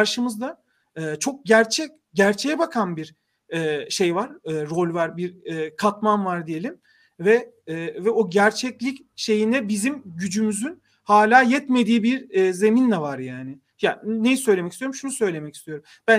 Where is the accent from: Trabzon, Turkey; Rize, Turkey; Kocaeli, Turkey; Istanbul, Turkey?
Kocaeli, Turkey; Gebze; born there; Ama yani mesela ben Gebze doğumluyum.